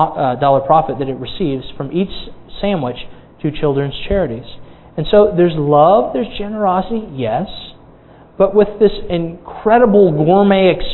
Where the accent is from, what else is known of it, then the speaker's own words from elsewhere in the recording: Ponte Vedra, Florida, United States; my hometown, Ponte Vedra, which is a beach resort community.